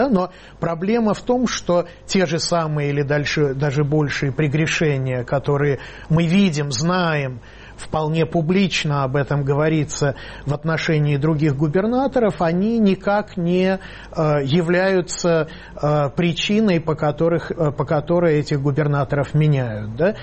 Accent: Moscow, Russia; я как москвич, который последние два года ощущает, что у него украли просто лето

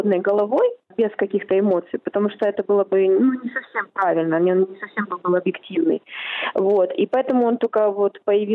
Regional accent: Crimea, Ukraine; По отцу это вообще крымские греки, которые жили больше 2000 лет. Я такой коренной крымчанин с такой большой-большой семьей.

